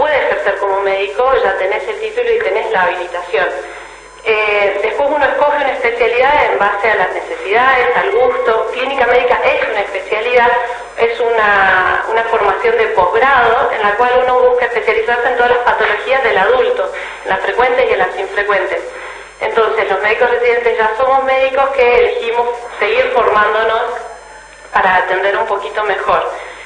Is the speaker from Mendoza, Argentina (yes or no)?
yes; San Rafael, Mendoza, Argentina; Yo soy de San Rafael, yo soy de acá, mi familia es de Mendoza, pero yo soy de acá